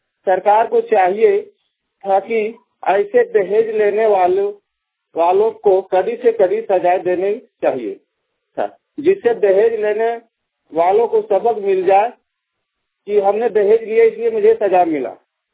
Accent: Jamua, Jharkhand, India; ग्राम post बाटी थाना जमुआ जिला गिरिडीह झारखंड का रहने वाला हूँ।

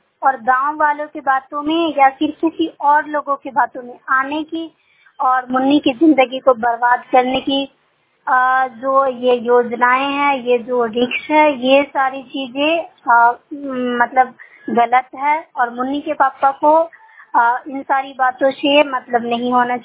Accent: Samastipur, Bihar, India; और मैं समस्तीपुर जिले से हूँ।

